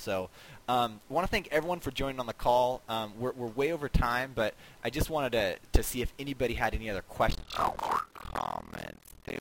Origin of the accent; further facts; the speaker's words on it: United States; I'm from the United States.